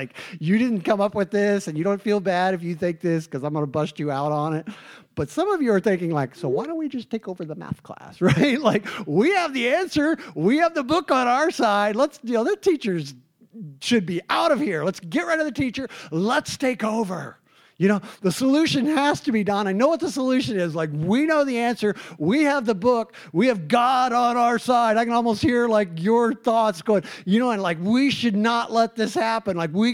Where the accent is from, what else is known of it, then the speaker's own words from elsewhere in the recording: Midwest, United States; in the Midwest where I grew up in the Bible Belt, like, there was nothing open on Sunday.